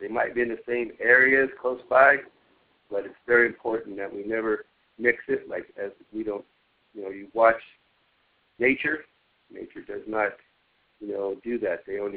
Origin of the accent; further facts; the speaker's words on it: California, United States; I'm from River Wailaki here on the West Coast.